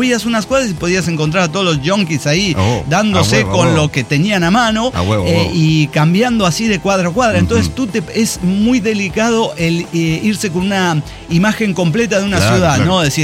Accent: El Salvador; Y yo soy latinoamericano, yo soy salvadoreño.

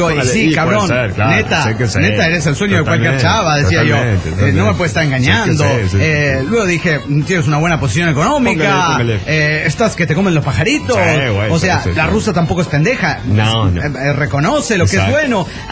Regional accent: Washington, United States; Hola, soy … de Washington.

